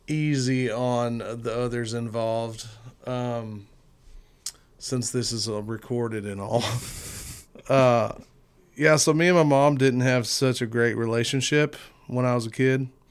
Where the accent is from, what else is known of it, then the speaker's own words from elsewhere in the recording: Canyon, Texas, United States; I am fixing to be 37. I was born and raised in Canyon, Texas.